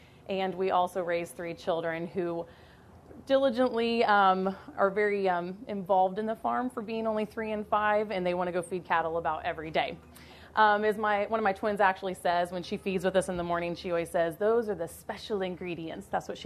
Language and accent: English; Kansas, United States; I come to you from Northeast Kansas, where I have a very similar story to Katie, actually. I grew up on a diversified crop and livestock operation.